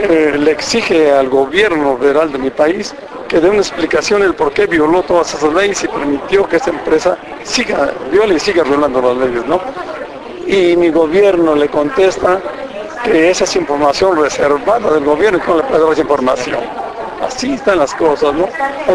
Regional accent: Cerro San Pedro, San Luis Potosí, Mexico; volviendo a lo de Cerro San Pedro, que es el lugar de donde yo vengo, de México, en el estado de San Luis Potosí

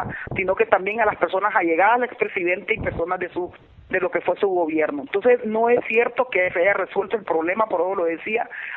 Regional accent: Honduras; nosotros como hondureños vamos a tener que tener pasaporte para entrar a esos territorios

